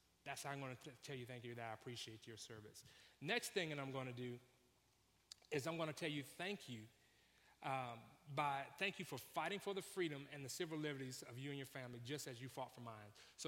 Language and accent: English; United States; since I'm an American, I'm just going to simply say thank you.